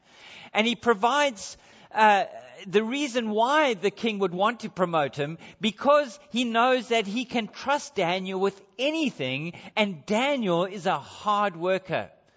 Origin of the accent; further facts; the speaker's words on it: South Africa; And one of the problems in growing up in South Africa is sometimes when you look at a lion and it looks like a big pussycat